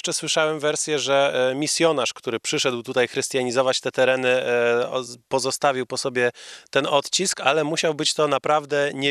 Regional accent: Pomeranian Voivodeship, Poland; Tyle mówi nauka, natomiast my, Kaszubi, mamy inną teorię dotyczącą pochodzenia tych obiektów.

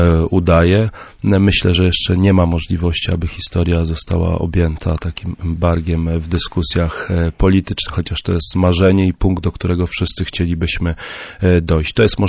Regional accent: Gdańsk, Pomeranian Voivodeship, Poland; Ale jako gdańszczanin mam wielką nadzieję

